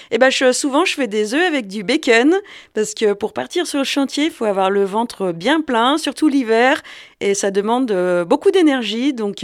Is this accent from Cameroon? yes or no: no; Bourgogne-Franche-Comté, France; Oui, je suis Bressane. Voilà, je viens à côté de Mâcon, mais territoire bressan, où j'ai vécu 20 ans et je suis arrivée ici ensuite